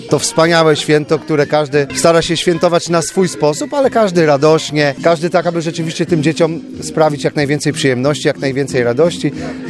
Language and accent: Polish; Wrzawy, Subcarpathian Voivodeship, Poland; Dzisiaj jestem we Wrzawach, w mojej rodzinnej miejscowości, w której mieszkam, z której pochodzę.